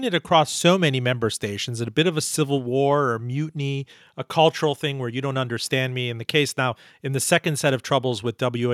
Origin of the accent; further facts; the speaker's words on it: Miami, Florida, United States; my hometown, Miami, WLRN has had it.